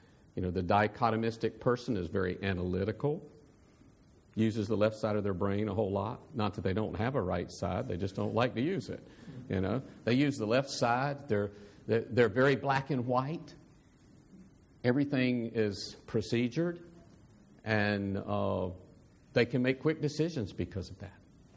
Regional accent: United States; It's like, I'm an American.

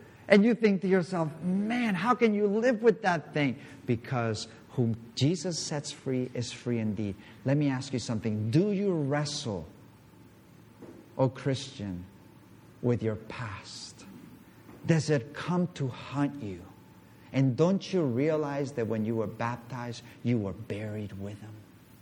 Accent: Mallorca, Balearic Islands, Spain; Obviously, we were raised in Spain. We were raised in Mallorca.

